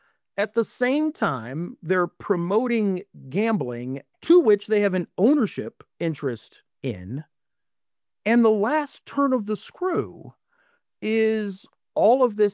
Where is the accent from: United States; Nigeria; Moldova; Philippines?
United States; Washington, District of Columbia; my hometown newspaper gets raided by the FBI? They're executing search warrants at the Washington Post.